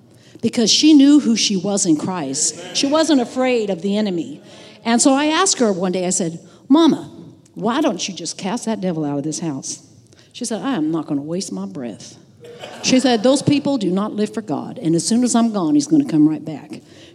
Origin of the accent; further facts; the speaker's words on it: West Virginia, United States; I remember going back one time to West Virginia. I'm from West Virginia.